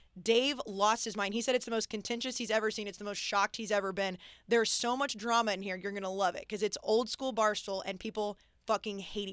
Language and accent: English; Texas, United States; now in New York, United States; I mean, growing up in Texas, you just don't have that.